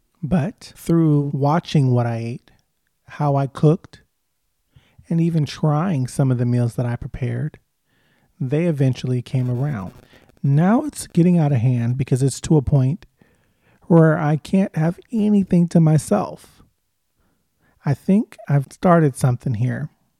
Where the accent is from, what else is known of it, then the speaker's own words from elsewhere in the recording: United States; Growing up in America, we are all influenced by fad diets.